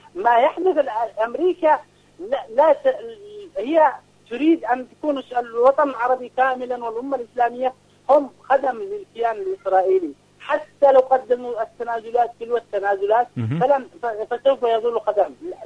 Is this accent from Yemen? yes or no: yes; Yemen; نحن كشعب يمني لا ننظر إلى السلطة